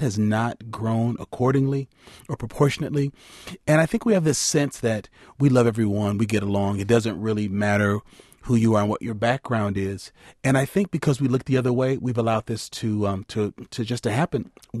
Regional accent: Madison, Wisconsin, United States; it would have helped me growing up in Madison, having had only one African-American male teacher in my life

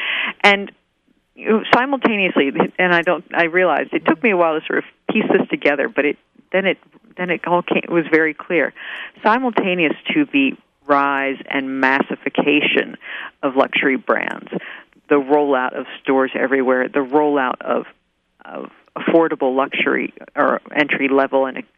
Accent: Washington, District of Columbia, United States; also born or lived in Philadelphia; I grew up in Washington, D.C. and Philadelphia, and we had Garfinkels and John Wanamaker's.

